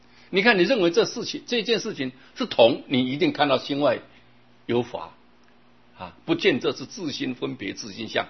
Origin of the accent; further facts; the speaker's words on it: Taiwan; 反正我们是台湾人，也同也异嘛。